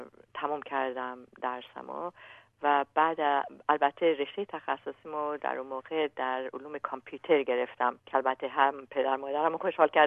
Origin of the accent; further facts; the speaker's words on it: Mashhad, Razavi Khorasan, Iran; born there; moved away as an adult; also born or lived in United States; در ایران در شهر مشهد متولد شدم و پس از گرفتن دیپلمم رفت به از دانشگاه خوارزمی، دانشگاه تهران، در شهر تهران بود، به آمریکا رفتم